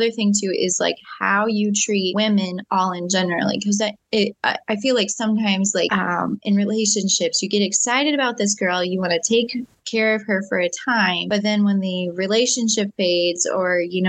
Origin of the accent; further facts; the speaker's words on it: Nebraska, United States; because I grew up in Western Nebraska. And so sometimes, like, we want to be like tough girls, you know, like tough country girls.